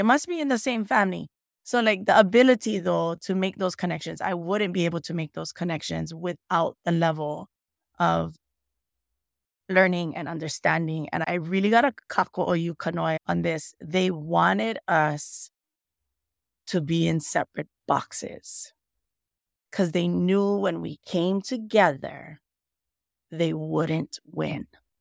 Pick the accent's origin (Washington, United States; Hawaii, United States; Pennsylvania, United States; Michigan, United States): Hawaii, United States; I learned a lot from him as far as activating and being Hawaiian.